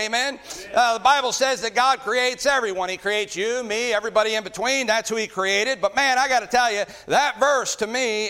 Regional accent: Brogue, Pennsylvania, United States; I am from Brogue, Pennsylvania. They call it the Brogue. It's called the Brogue. I don't know why, but that's what they call it. We're about 45 minutes south of Hershey, Pennsylvania, where the chocolate's made. We're right on the Maryland line.

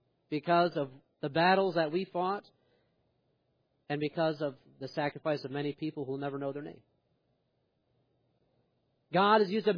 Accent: New York, United States; I was on where I grew up in New York. All for that top part of the state.

